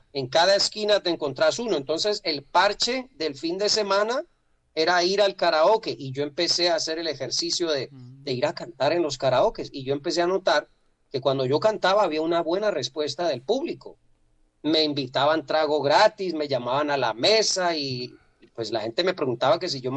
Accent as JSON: {"language": "Spanish", "town": "Cali", "region": "Valle del Cauca", "country": "Colombia", "said": "Eso fue un cambio brutal para mí como caleño. Pasar de un clima caliente a una altura pues casi que al nivel del mar."}